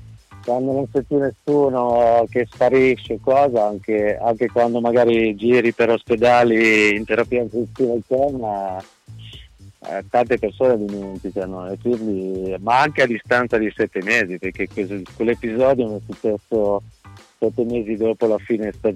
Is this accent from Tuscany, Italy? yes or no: yes; Tuscany, Italy; siccome sono toscano anch'io come voi, magari sono più verso la Liguria, però sono toscano anch'io